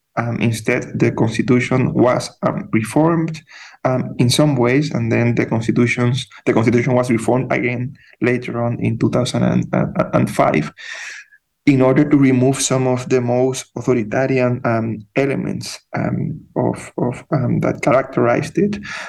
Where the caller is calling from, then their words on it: Santiago, Santiago Metropolitan Region, Chile; Yes, well, that's people in Chile, and right now I am talking from Santiago, they are still wondering precisely about that.